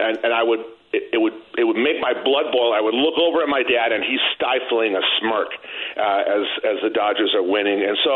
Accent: San Jose, California, United States; And I grew up in San Jose in the 1970s

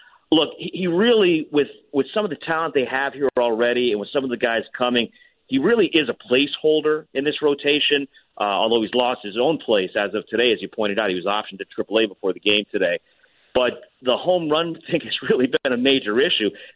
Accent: Florida, United States; the cool thing for me is thinking back to being a big baseball fan growing up. We had spring training baseball down here. We had University of Miami baseball down here.

